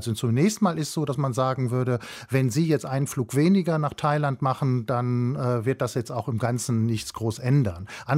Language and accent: German; North Rhine-Westphalia, Germany; now in Berlin, Germany; Ich bin ja im Ruhrgebiet groß geworden und das war schon noch rheinisches Einzugsgebiet.